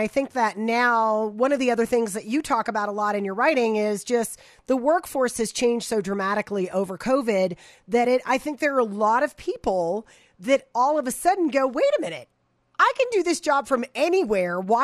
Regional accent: Florida, United States; now in Colorado, United States; I'm from Florida. And everybody when I was a kid found out how beautiful Florida was and they all moved there and ruined it. And then I moved to Colorado

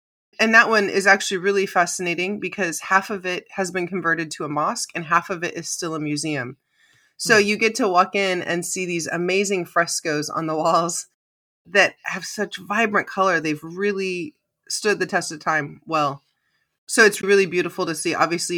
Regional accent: United States; And obviously, I'm American, so we don't have anything older than a couple hundred years, really.

